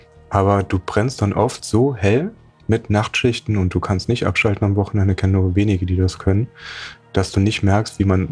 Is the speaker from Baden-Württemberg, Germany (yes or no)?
no; Eschweiler, North Rhine-Westphalia, Germany; Ursprünglich aus so einer ganz kleinen Stadt. Ist eine Stadt, kein Dorf. Eine kleine Stadt zwischen Aachen und Köln, Eschweiler.